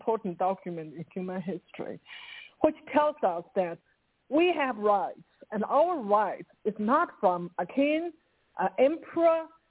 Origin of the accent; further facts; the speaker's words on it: South China, China; now in United States; when I grew up in South China, we don't have rights